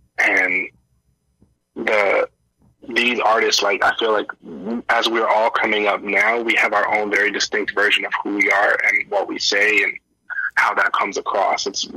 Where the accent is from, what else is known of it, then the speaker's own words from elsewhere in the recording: Toronto, Ontario, Canada; part of growing up in Toronto, especially the East End, and then I eventually moved to the West Side with my family when I was in high school.